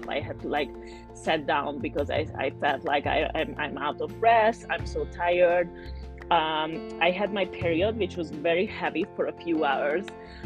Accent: Hungary; English is a second language; moved away as an adult; now in United States; Yeah, so I'm in Colorado, USA, but I'm from Hungary and I just moved to the US not even 3 years ago.

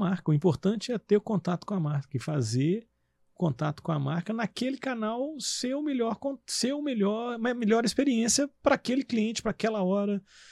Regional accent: Minas Gerais, Brazil; como a gente é mineiro, na hora que você pega o mapa do Brasil

